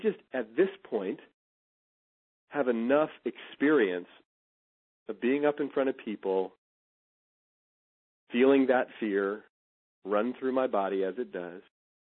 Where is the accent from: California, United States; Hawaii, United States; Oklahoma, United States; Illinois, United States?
California, United States; Oakland; I'm poor kid from Oakland, single mom.